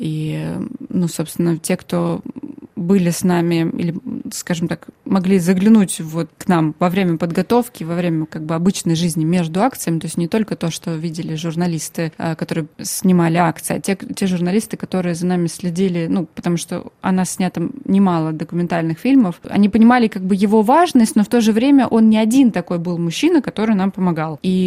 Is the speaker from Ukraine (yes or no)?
yes; Ukraine; Russian is a second language; Все-таки даже если я говорю по-русски, наверное, слышно, что я украинка, а не русская.